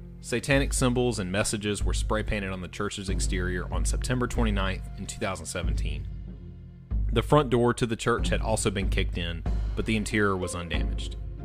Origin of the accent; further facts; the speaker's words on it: Sumter, South Carolina, United States; Growing up in the Sumter area, I've come across many historical buildings, especially churches, with ties to paranormal activity and rumors of ghosts being visible on the grounds.